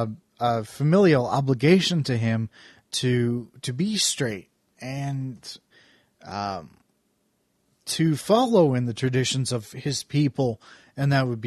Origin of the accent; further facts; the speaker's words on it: Warren, Pennsylvania, United States; Rumor has it that in my hometown of Warren, Pennsylvania, they drove out a pediatrician who happened to be a lesbian.